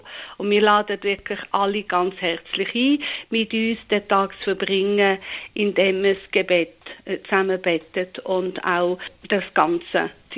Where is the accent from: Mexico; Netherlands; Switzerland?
Switzerland; dass man auch in Europa und auch bei uns in der Schweiz einfach Farbe kennt